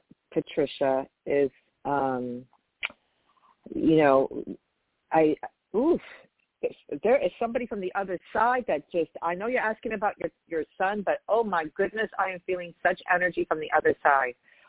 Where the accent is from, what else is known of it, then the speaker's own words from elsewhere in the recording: New York, United States; and I'm from New York, so I may not get this accurately